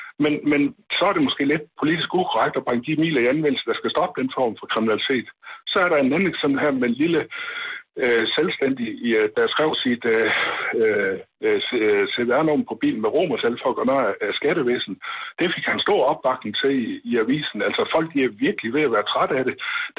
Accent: Vejle, Region of Southern Denmark, Denmark; Jeg kommer fra Vejle.

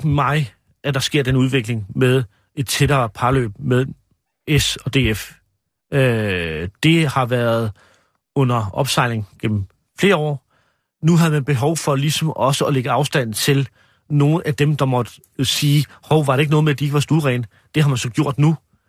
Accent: Capital Region of Denmark, Denmark; Nu kommer jeg selv fra Vestegnen.

